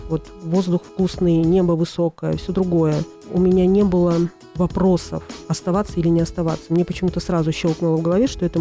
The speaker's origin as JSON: {"language": "Russian", "town": "Cahul", "country": "Moldova", "moved": "as an adult", "lives_now": "Riga, Latvia", "said": "И в Риге я более 30 лет уже живу и радуюсь. Приехала я из Молдавии, тогда это называлось еще Молдавия, южный город Кагул. Приехала сюда учиться."}